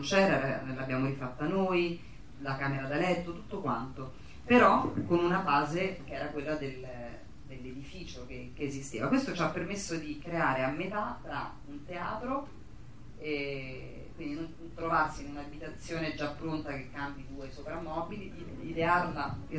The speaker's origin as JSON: {"language": "Italian", "town": "Rome", "region": "Lazio", "country": "Italy", "said": "forse perché sono romana, sono un po' stanca dei soliti ambienti"}